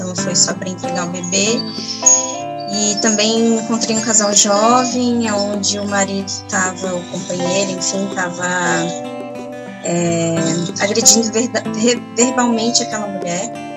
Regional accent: Palhoça, Santa Catarina, Brazil; eu sou aqui da Palhoça, da região de Grande Floripa

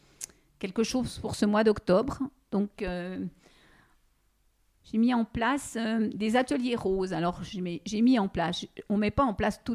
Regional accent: France; c'est pas parce que je suis française

